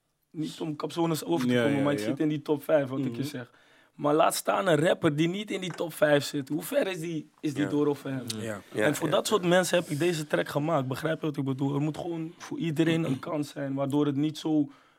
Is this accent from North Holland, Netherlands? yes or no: yes; Amsterdam, North Holland, Netherlands; Ik kom uit de Bijlmer en financieel gezien was het echt goede steun.